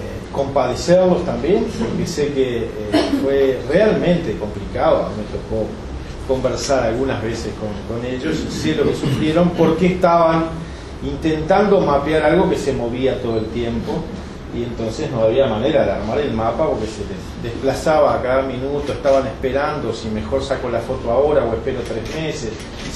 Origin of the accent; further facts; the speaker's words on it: Uruguay; yo soy uruguayo